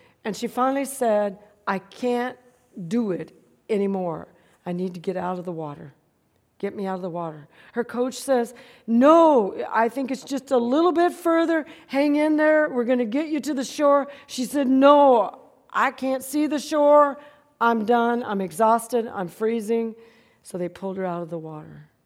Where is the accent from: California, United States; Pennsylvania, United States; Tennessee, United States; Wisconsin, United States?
California, United States; Fresno; also born or lived in Downey; And I'm from Fresno, California, born in Downey, California. All my relatives were all over California.